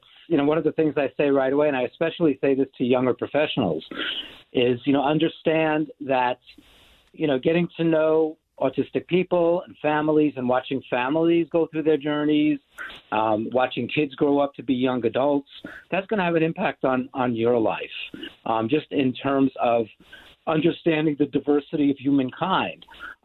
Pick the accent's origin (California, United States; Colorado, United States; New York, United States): New York, United States; New York City; I was a kid growing up in New York City, in a lower middle class family